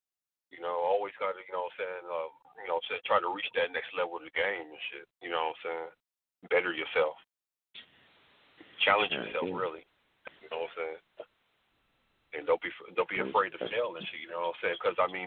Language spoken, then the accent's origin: English; Tulsa, Oklahoma, United States; also born or lived in Cleveland / Los Angeles; I lived in Cleveland, you know what I'm saying, over half my life, L.A. a couple years, born and raised in Tulsa